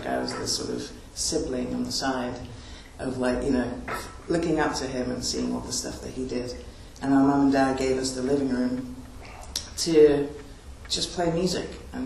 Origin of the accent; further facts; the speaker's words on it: Trinidad & Tobago; also born or lived in New York; But yeah, we grew up in Trinidad as well. I was born in Trinidad.